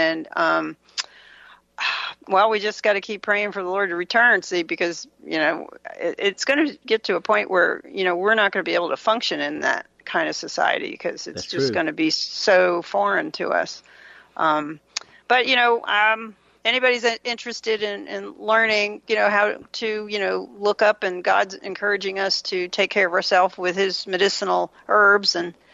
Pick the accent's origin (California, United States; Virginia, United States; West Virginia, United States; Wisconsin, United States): California, United States; So I turned to someone I knew in California, because I'm from California.